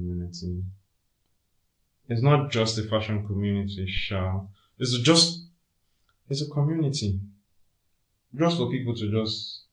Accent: Lagos, Nigeria; normally like since primary school, growing up in Lagos, everybody has always been calling me

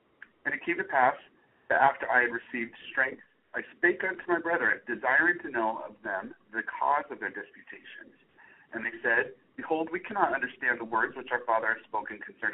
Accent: Zion, Utah, United States; also born or lived in Massachusetts / Colorado; I am originally from Zion, great state of Utah. Grew up there. But I have lived the last 5 years out and about. I went to Massachusetts for 3.5 years, Colorado for 1.5 years, and I have just returned to Utah.

